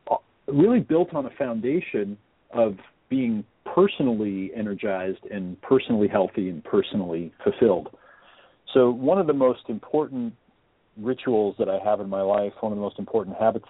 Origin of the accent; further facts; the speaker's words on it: Oregon, United States; also born or lived in New York; I was born in New York, and so they moved out to literally the backwoods of Oregon, outside of Eugene, Oregon. And I grew up, I didn't know anyone that was successful.